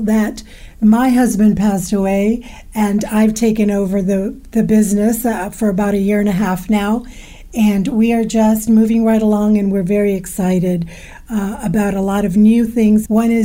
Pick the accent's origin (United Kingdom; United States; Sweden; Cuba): Cuba; moved away; I kept saying to Hank that the ink must be running through my veins because we came from Cuba in 1959